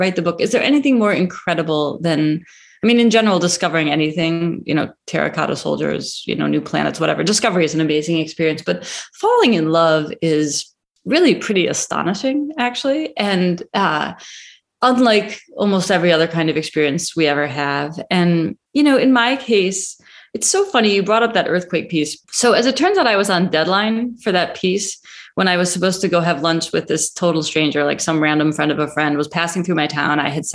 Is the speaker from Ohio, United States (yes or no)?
yes; Cleveland, Ohio, United States; born or raised there